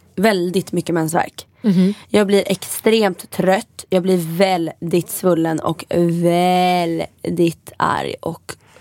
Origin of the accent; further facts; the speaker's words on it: Italy; Men jag är från Italien.